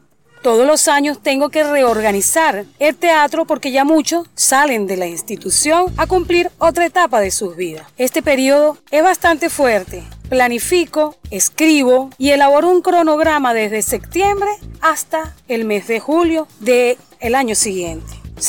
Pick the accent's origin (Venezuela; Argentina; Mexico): Venezuela; Soy venezolana y aquí somos luchadores de nacimiento.